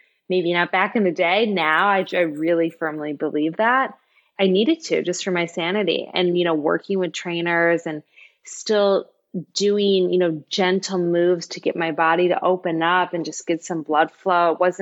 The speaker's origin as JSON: {"language": "English", "region": "Michigan", "country": "United States", "said": "And I'm from Michigan. Ticks aren't a thing. Lyme disease isn't a thing."}